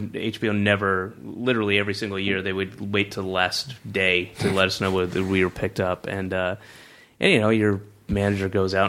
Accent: Southern US, United States; He is, you know, I grew up in the South, and he is the epitome of that kind of white Baptist kind of like, his voice is like this.

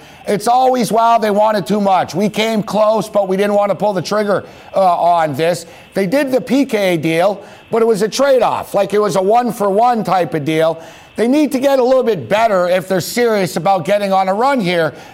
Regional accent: Montreal, Quebec, Canada; I'm from Montreal

